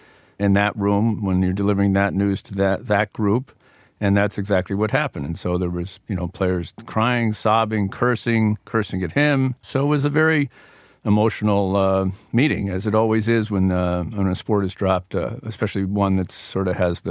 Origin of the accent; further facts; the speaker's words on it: Connecticut, United States; I am from Northern Connecticut, so maybe I'm just a little more versed in what's going on around in the Worcester area.